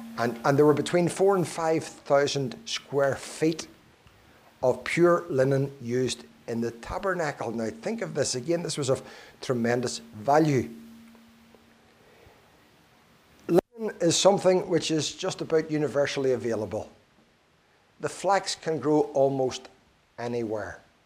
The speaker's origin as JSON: {"language": "English", "country": "Ireland", "said": "You know, being an Irish man, I'm fond of Irish linen."}